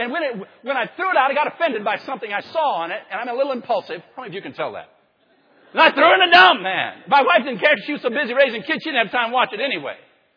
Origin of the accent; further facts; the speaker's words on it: Michigan, United States; born there; I was born in Michigan because my dad married my mom.